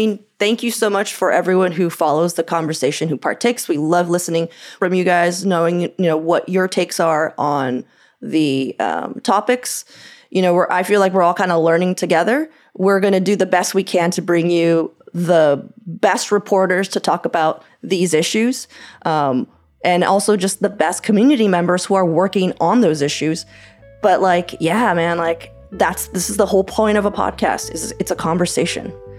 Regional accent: Portland, United States; also born or lived in Pakistan / Tunisia / Guyana / Rome, Italy; now in Denmark; I was born and raised in Portland and am now in the Foreign Service, diplomat, currently living in Denmark, but also lived in Pakistan twice, Tunisia, Guyana, and Rome, which is to say that it's been years since I lived in Portland

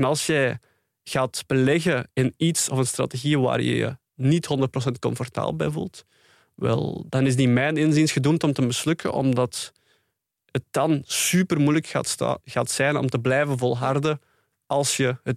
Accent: Flanders, Belgium; Wel echt ik ben persoonlijk van de Kempen in België. Daar wordt soms mee gelachen.

